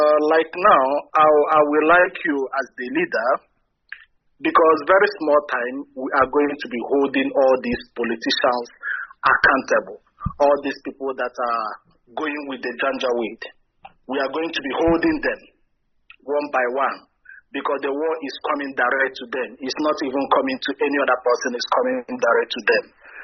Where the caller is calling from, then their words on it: Azerbaijan; I'm calling from Azerbaijan.